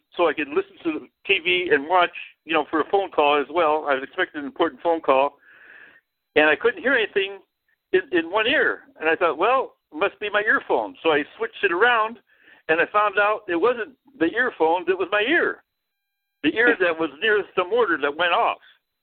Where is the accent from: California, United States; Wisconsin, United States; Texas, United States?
Wisconsin, United States; Beloit; Black history was a big, big deal in 1968 in my hometown of Beloit, Wisconsin.